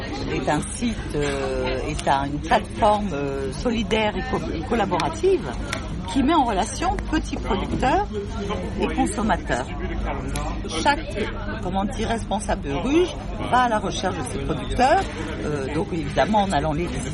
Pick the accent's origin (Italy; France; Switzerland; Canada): France; Paris, Île-de-France; je suis une pure parisienne et la campagne, c'est vraiment pas mon truc.